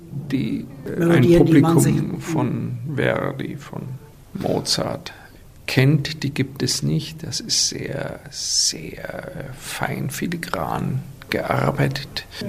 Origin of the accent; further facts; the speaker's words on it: Germany; Das heißt ja nichts, dass ich als Deutscher jetzt ein großer Wagner-Fan bin.